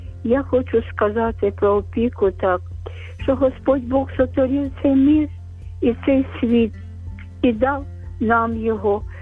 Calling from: Kyiv, Ukraine; я з Києва, з Оболоні.

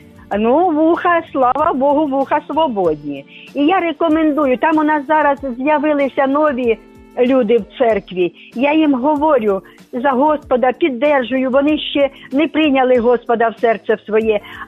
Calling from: Kharkiv, Kharkiv Oblast, Ukraine; Я з Харкова.

